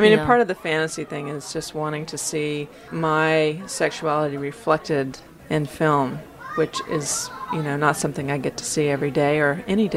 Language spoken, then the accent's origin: English; the South, United States; different parts of my identity as a Southerner